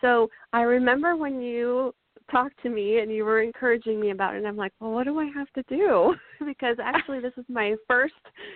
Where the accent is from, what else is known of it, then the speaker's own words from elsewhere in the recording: Nebraska, United States; So I'm from Nebraska, and this is Nebraska USA Worldwide.